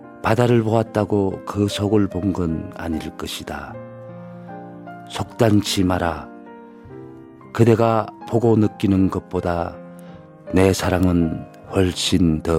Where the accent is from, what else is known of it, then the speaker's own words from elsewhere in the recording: Gyeongsang, South Korea; 근데 뭐 저는 뭐 경상도 사람이라서 그런지